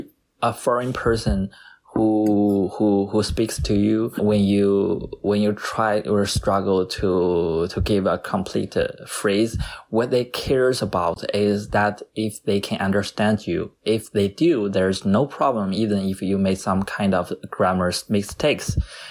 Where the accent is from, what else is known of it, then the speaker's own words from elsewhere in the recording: China; accent: Chinese; English is a second language; still I cannot get rid of my Chinese accent. Still a little bit.